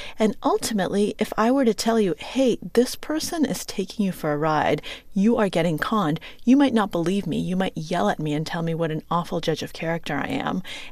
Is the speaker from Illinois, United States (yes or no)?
no; Acton, Massachusetts, United States; So they could find out that I'm from the Boston suburbs.